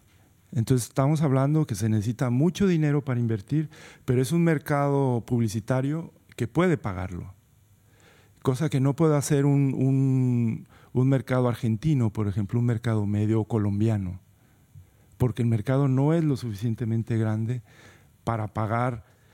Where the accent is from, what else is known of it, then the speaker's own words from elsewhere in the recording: Mexico; Ahora, lo interesante, y yo entiendo como mexicano